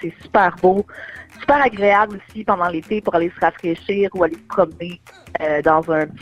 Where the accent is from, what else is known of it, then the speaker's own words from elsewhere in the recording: Saint-Thomas, Quebec, Canada; je viens de Saint-Thomas.